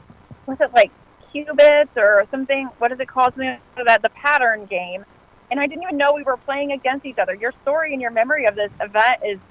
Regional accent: Marion, Ohio, United States; born there; No, I was born right here in Ohio, right in Marion, Ohio. I was not born in Kentucky.

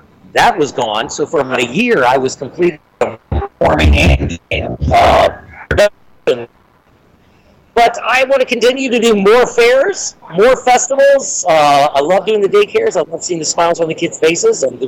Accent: Findlay, Ohio, United States; And I grew up in Findlay. So I certainly am not too far.

